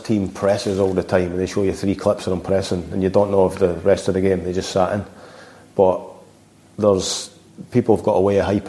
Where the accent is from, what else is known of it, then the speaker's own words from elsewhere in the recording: Scotland, United Kingdom; Maybe I'm being Scottish negative again